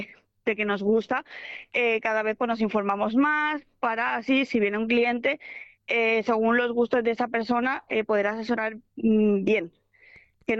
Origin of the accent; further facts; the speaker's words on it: Valencia, Valencian Community, Spain; Valencia, sí. Yo soy valenciana.